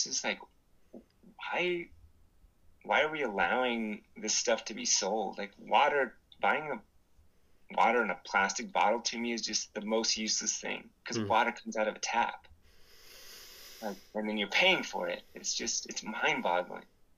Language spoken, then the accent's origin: English; Whittier, California, United States; I'm from Whittier, California. It's a just suburb of Los Angeles